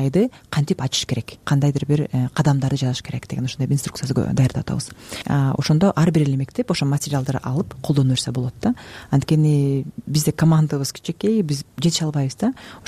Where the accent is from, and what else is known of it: Talas, Talas Region, Kyrgyzstan; also born or lived in Bishkek / Zurich